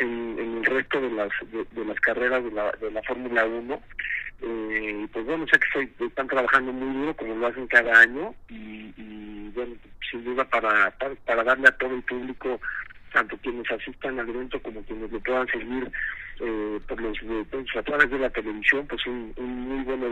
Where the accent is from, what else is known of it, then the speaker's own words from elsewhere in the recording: Mexico; pero representándonos a todos como mexicanos en los seriales más importantes